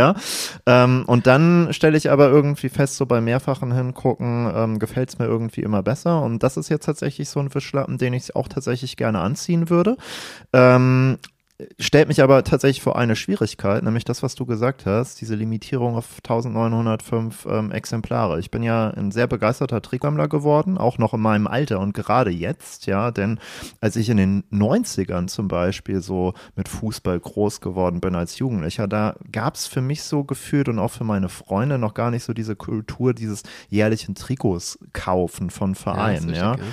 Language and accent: German; Lower Saxony, Germany; now in Mainz, Germany; ich komme aus Ostfriesland. Das ist jetzt nicht als die Fastnachtshochburg bekannt.